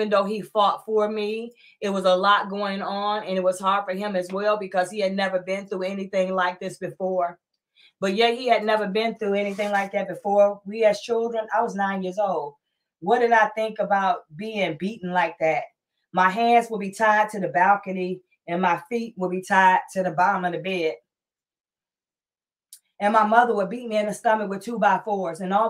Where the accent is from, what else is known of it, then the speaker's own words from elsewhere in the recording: Columbus, Georgia, United States; also born or lived in Detroit, Michigan; I am a preacher's daughter. Born and raised in Columbus, Georgia, but I was raised in Detroit as well.